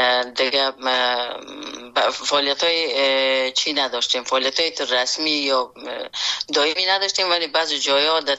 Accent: Afghanistan; born or raised there

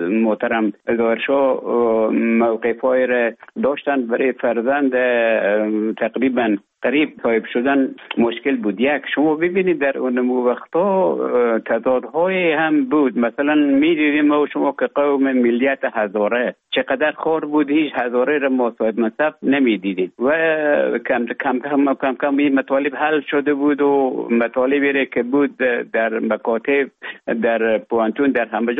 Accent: Afghanistan; moved away as an adult; also born or lived in Russia; now in Finland; طالبا آمدن من در افغانستان بودم. بعد از ای که از افغانستان طالبا آمدن به اوج گذاره محکمه که مشکل بود و آمدم به طرف های روسیه و از روسیه آمدم به ایج بفنلان

